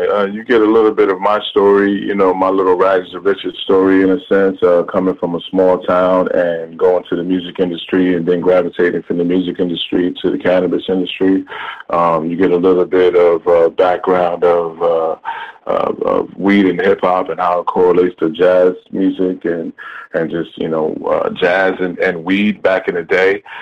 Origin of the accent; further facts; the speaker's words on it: New York, United States; I'm from New York, you know, I love NY till I die, but I'd be lying if I said that West Coast doesn't chief the most.